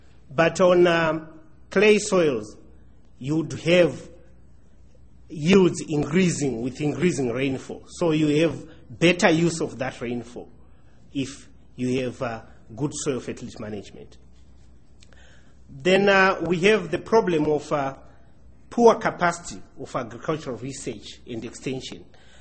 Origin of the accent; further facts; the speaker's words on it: Zimbabwe; I come from Zimbabwe.